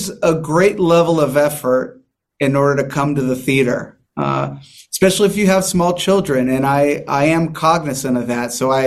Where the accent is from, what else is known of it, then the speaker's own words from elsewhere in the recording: San Diego, California, United States; I'm from here. I'm from San Diego. That's where I'm from.